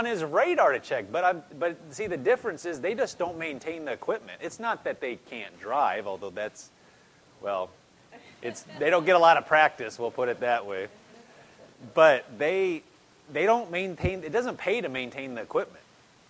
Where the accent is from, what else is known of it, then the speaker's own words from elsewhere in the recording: Nebraska, United States; My pastor from Nebraska, like me, the pastor I had in Lincoln, Nebraska